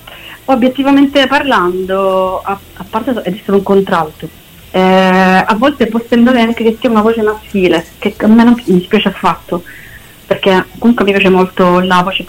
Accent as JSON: {"language": "Italian", "town": "Messina", "region": "Sicily", "country": "Italy", "said": "vengo dalla Sicilia"}